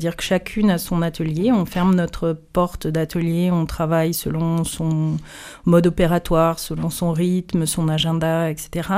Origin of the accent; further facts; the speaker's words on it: Marseille, Provence-Alpes-Côte d'Azur, France; Moi, je suis marseillaise d'origine